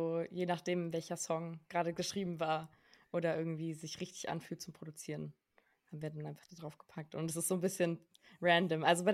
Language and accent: German; Amsterdam, North Holland, Netherlands; also born or lived in Frankfurt; now in Berlin, Germany; ich komme ursprünglich aus Amsterdam und bin aber dann irgendwann nach Frankfurt gezogen und danach nach Berlin nach dem Abi.